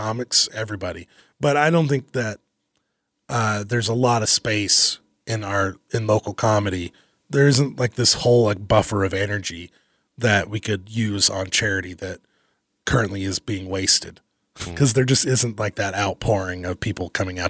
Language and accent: English; Kentucky, United States; My best friend growing up in Kentucky is a hardcore conservative.